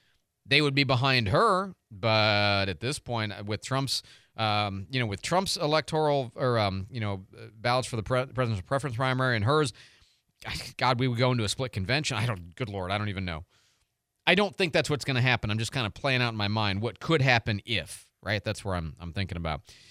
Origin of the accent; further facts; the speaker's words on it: Chicago, Illinois, United States; I mean, I grew up in Chicago where you string ropes between the light poles downtown so that the wind doesn't take you into the street.